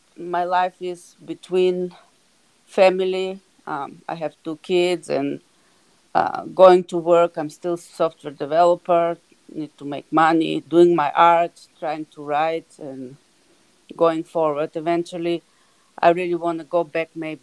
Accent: Serbia; English is a second language; moved away as an adult; now in United States; Yes, I grew up in Yugoslavia that now doesn't exist, and I immigrated to the States when I was 25. I went to college actually, to college in Belgrade.

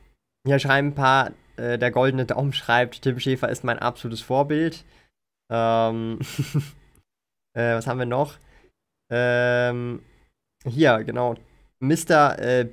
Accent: Switzerland; das habe ich einfach mitbekommen als Schweizer

